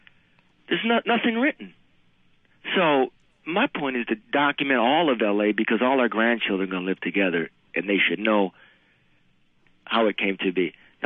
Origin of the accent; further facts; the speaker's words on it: Midwest, United States; but for the record, I'm from the Midwest